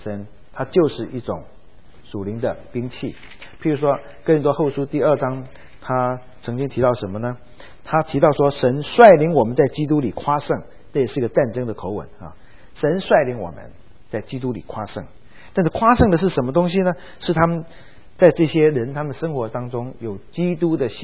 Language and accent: Chinese; China; 我们中国人叫做权谋、权术